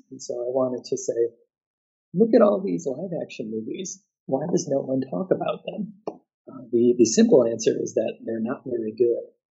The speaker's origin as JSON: {"language": "English", "town": "Chicago", "region": "Illinois", "country": "United States", "tie": "born or raised there", "moved": "yes", "lives_now": "Christchurch, New Zealand", "said": "And so I grew up outside of Chicago, and one of the great things is that when a band I liked would go on tour, I knew that they would come to Chicago. Then I moved to Christchurch"}